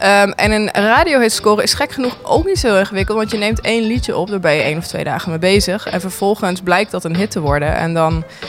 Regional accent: Netherlands; Het is natuurlijk ook, het komt er ook gewoon door dat ik kom uit Nederland.

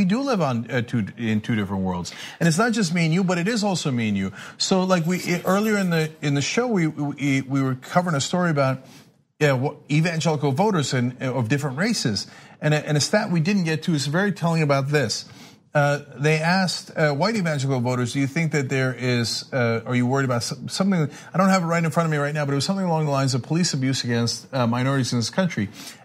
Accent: New Jersey, United States; I grew up in New Jersey. Yeah, you know, I was born to a Muslim family. I'm agnostic.

